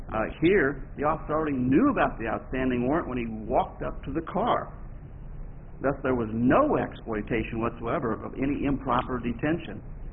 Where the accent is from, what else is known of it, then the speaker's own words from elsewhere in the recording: Peoria, Illinois, United States; from Peoria, Illinois.